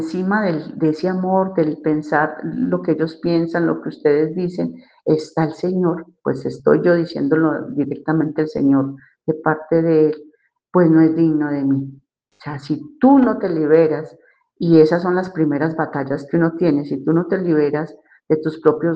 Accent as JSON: {"language": "Spanish", "region": "Antioquia", "country": "Colombia", "tie": "born or raised there", "said": "Había regresado a mi pueblo porque yo estudié en Medellín y en mi pueblo queda 1 hora de Medellín."}